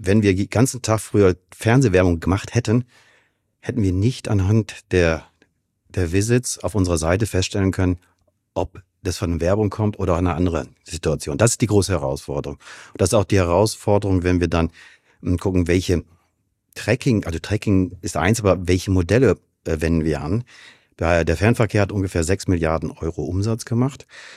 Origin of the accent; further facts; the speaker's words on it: Münster, North Rhine-Westphalia, Germany; now in Hamburg, Germany; Aus Münster.